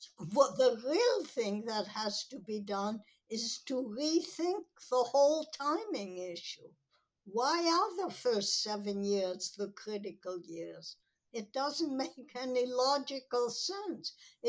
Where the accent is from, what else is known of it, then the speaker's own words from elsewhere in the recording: Vienna, Austria; English is a second language; as an identification, Vienna plays a role. Maybe to justify my accent, or because there are aspects that I like about having a bit of an independent identity.